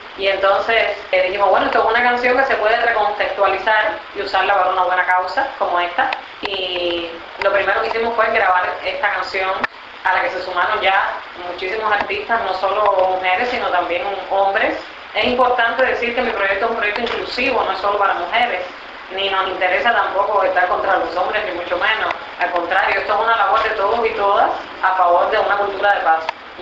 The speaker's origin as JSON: {"language": "Spanish", "country": "Cuba", "said": "Y yo como una cubana y artista en este caso"}